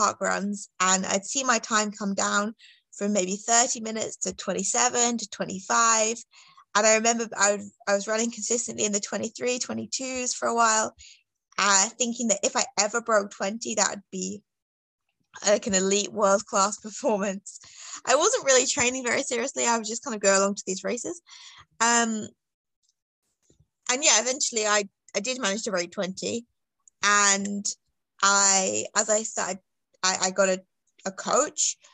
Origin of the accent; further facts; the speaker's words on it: England, United Kingdom; Yeah, so I'm from the United Kingdom. I grew up in England